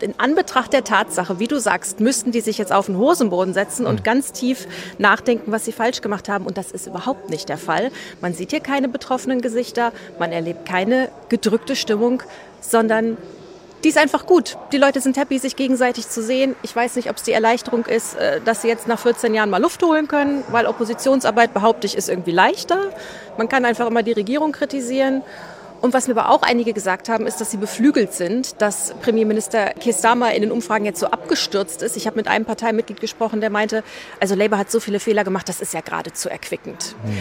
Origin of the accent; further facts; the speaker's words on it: Germany; now in London, United Kingdom; Wenn ich mit Leuten ins Gespräch komme und sage, ich komme aus Deutschland